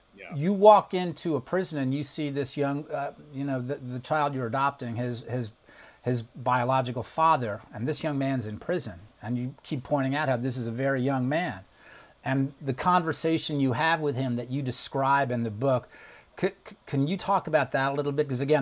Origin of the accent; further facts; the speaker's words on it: New York, United States; I was raised in New York, so I know a lot of those areas, and I know a lot of people